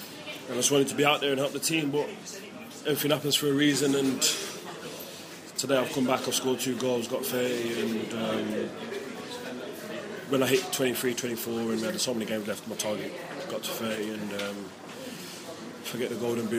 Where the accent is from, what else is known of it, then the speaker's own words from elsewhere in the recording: Wolverhampton, West Midlands, United Kingdom; We beat Wolves, my hometown team, and we pushed Millwall to the end.